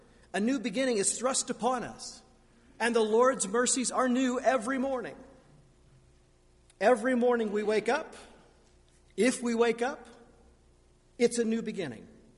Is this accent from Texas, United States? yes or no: no; Indiana, United States; I'm a farmer from Indiana.